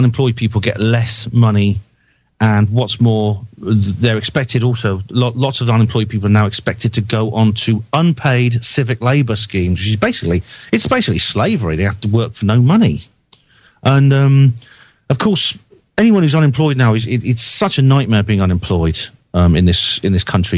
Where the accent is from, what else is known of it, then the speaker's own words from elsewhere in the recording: Wales, United Kingdom; So I come from Wales, and in Wales there's … they have to sort of like split us up. So most people, a lot of people have double names in Wales. So there's Emlyn Jones, Rhys Jones, and Gwyn Jones and things like that.